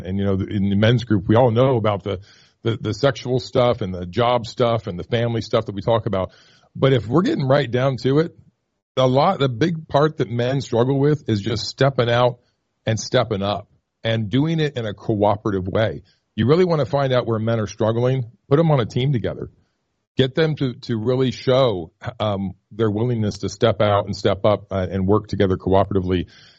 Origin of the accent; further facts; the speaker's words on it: Columbus, Ohio, United States; I grew up in Columbus, and so I love Cleveland, love Cincinnati, love Ohio. So as a Buckeye, I can tease a little bit